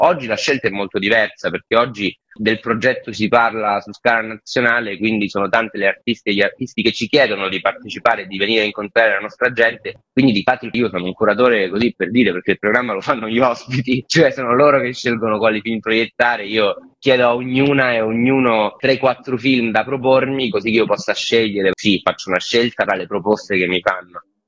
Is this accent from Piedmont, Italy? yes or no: no; Catanzaro, Calabria, Italy; now in Rome, Italy; io vivo a Roma ma sono nato e cresciuto a Catanzaro